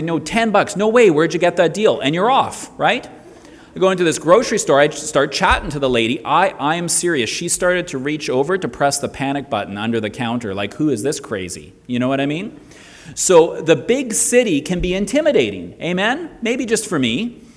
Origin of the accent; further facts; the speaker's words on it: Winnipeg, Manitoba, Canada; now in Toronto, Canada; It does remind me a little bit when I moved from Winnipeg to Toronto. And I swear, I took the first 3 weeks living in Toronto just looking up all the time.